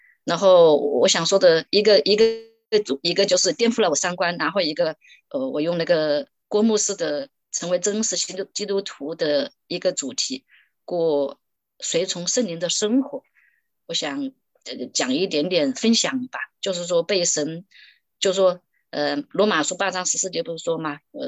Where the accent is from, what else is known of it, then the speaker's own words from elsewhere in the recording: China; 很小我们大陆这边的1分钱2分钱我们都攒在一个存钱罐里面，